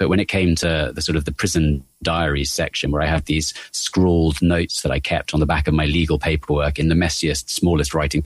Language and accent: English; United Kingdom; being very British and embarrassed to cry